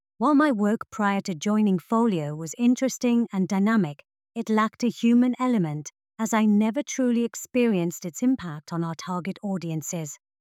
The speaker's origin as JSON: {"language": "English", "country": "South Africa", "first_language": "Afrikaans", "second_language": "English", "said": "At school, my enthusiasm for language, especially my mother tongue, Afrikaans, blossomed, both in class and at Eisteddfods and public speaking events."}